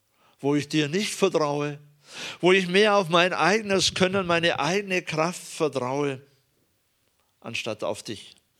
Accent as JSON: {"language": "German", "region": "Bavaria", "country": "Germany", "said": "Ich komme aus Bayern"}